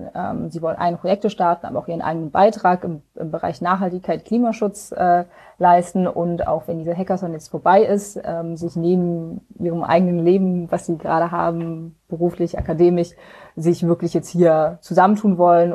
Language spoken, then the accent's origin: German; Germany; now in Berlin, Germany; ich komme eigentlich ganz aus dem Westen von Deutschland, so Grenze Luxemburg-Belgien, und bin schon seit einigen Jahren jetzt in Berlin. Also ich glaube, mittlerweile sind 7 oder 8